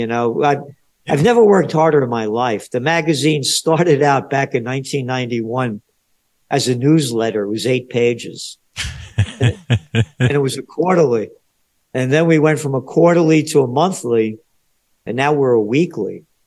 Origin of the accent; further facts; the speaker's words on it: New York, United States; And, you know, as a New Yorker, holy, it's a whole different place.